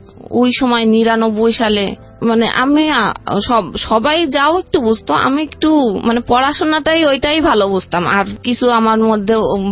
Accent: Jessore, Khulna Division, Bangladesh; আমার বাড়ি হচ্ছে যশোর জেলার একদম প্রপারে টাউন, এই সদর জেলার। গ্রামের পরিবেশ হয়তো একটু আধটু ছিল, কিন্তু শহরের মতো করেই আমি বড় হয়েছি।

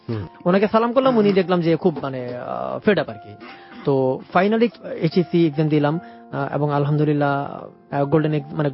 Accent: Dhaka, Dhaka Division, Bangladesh; also born or lived in Comilla; কুমিল্লা হচ্ছে আমার home town, but আমার জন্ম কুমিল্লায়, বাট জন্মের 6 মাস মানে উইদিন 1 ইয়ার এটা মোটামুটি নিশ্চিত আমরা ঢাকায় চলে আসি, একদম পার্মানেন্টলি ঢাকায় চলে আসি।

